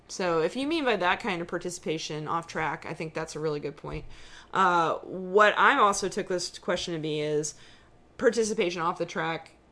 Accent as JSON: {"language": "English", "town": "Pittsburgh", "region": "Pennsylvania", "country": "United States", "said": "I mean, I'm from Pittsburgh originally."}